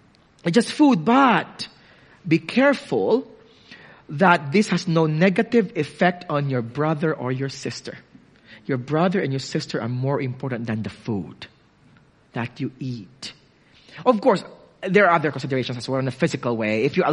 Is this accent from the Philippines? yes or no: yes; Philippines; And so as a Filipino, you need to have a list of these weeks or days of festivities because free meal.